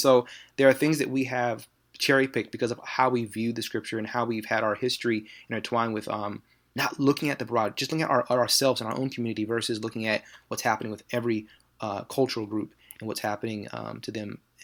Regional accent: West Coast, United States; I grew up on the West Coast, as you said, and, you know, grew up in predominantly white neighborhoods.

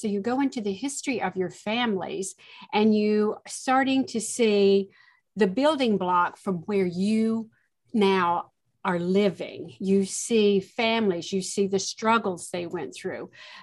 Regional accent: South Carolina, United States; also born or lived in Tennessee; I mean, I was born in Tennessee, but I was reared in South Carolina.

